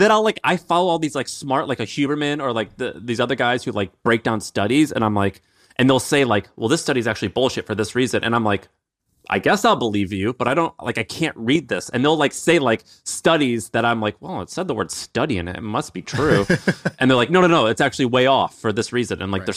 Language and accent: English; St. Louis, Missouri, United States; Dude, I'm from St. Louis. I'm from the city of St. Louis.